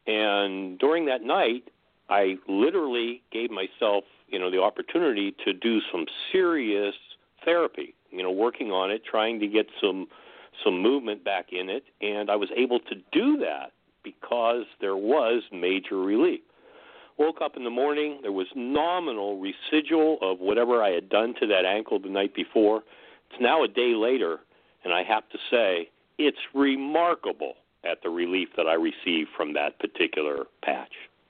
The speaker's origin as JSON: {"language": "English", "town": "Oil City", "region": "Pennsylvania", "country": "United States", "said": "I'm from Exotic Oil City, Pennsylvania"}